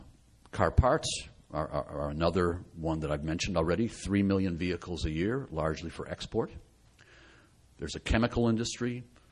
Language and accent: English; Chicago, Illinois, United States; And I'm from the Midwest. As Alice mentioned, I'm from Chicago.